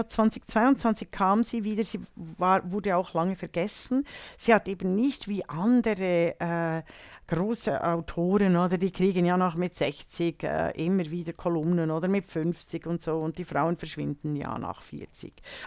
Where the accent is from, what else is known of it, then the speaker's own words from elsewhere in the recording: Bavaria, Germany; ich kämpfe sowieso als Bayerin wahrscheinlich früher oder später für die Abspaltung von Bayern, von Deutschland.